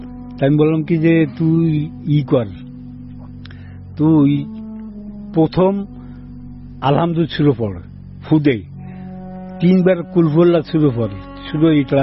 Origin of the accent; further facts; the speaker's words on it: Gopalganj, Dhaka Division, Bangladesh; এবং সে বাড়ি দিনাজপুর আর আমার বাড়ি গোপালগঞ্জ